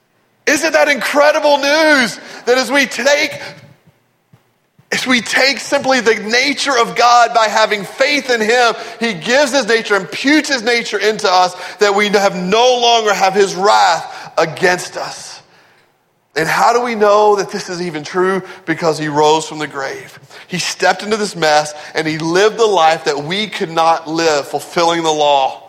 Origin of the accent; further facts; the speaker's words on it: Nederland, Texas, United States; at our church growing up in Nederland, Texas.